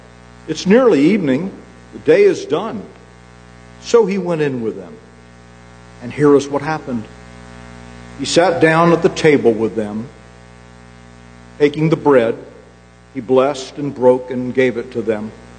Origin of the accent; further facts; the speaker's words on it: Maryland, United States; a Presbyterian pastor in Maryland, my home state